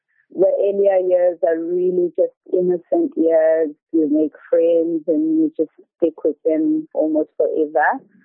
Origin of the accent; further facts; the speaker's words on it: Mthuleni, KwaZulu-Natal, South Africa; I grew up in the area